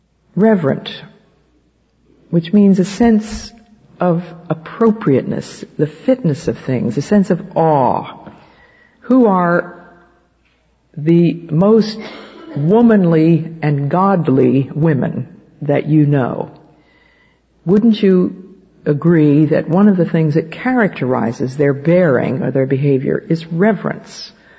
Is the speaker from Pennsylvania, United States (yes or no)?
yes; Philadelphia, Pennsylvania, United States; also born or lived in New Jersey; And I remember very well when I was only 9, we moved from Philadelphia to New Jersey